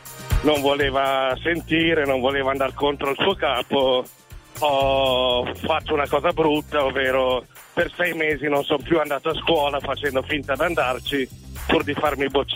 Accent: Milan, Lombardy, Italy; moved away; also born or lived in Caserta / Naples; un immigrato al contrario, fine anni 80, anni 90, ovvero per lavoro di mio padre ci siamo trasferiti da Milano giù a Caserta e poi a Napoli

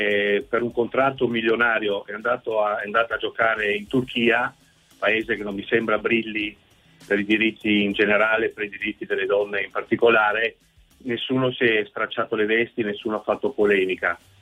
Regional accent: Trieste, Friuli-Venezia Giulia, Italy; now in Milan, Italy; io sono di Trieste ma abito a Milano ormai da tanto.

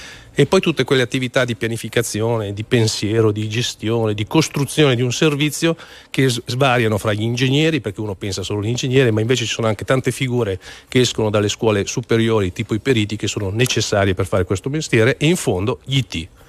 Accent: Milan, Lombardy, Italy; sono di Milano, e il tranviere per me era una figura di un certo tipo

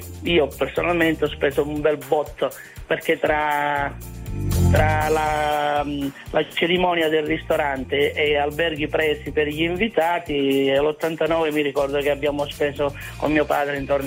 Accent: Rossano, Calabria, Italy; Io sono di Rossano Calabro, provincia di Cosenza, però mi sono sposato in Sicilia, a Scicli.

